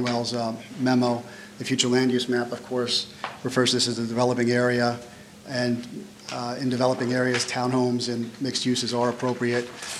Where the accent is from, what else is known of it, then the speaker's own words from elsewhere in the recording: Wilmington, United States; I'm from Wilmington, so.